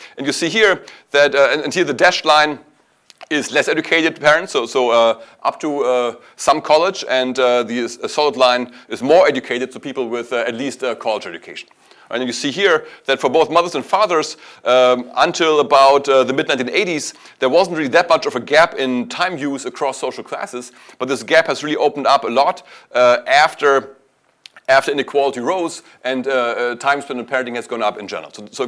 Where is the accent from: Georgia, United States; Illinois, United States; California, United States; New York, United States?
Illinois, United States; Evanston; how this shows up in my hometown of Evanston, Illinois